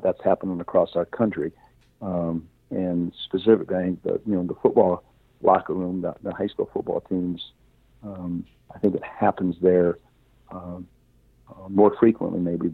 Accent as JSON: {"language": "English", "town": "Orrville", "region": "Ohio", "country": "United States", "tie": "born or raised there", "said": "I grew up in Orville, Ohio, and you know, there was a measure of diversity there."}